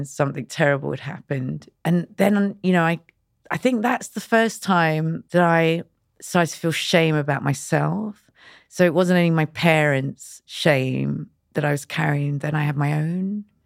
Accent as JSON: {"language": "English", "town": "Bethnal Green", "region": "London", "country": "United Kingdom", "tie": "born there", "said": "I was born in 1970 in Bethnal Green Hospital. And I was born to the sound of the bow bells in quite a impoverished hospital."}